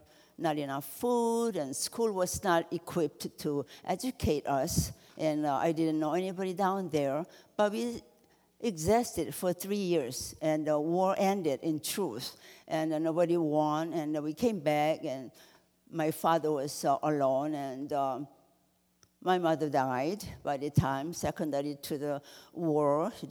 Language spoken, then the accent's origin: English; South Korea; I'm from Korea. At the time I was born, our country was occupied by Japan since 1910.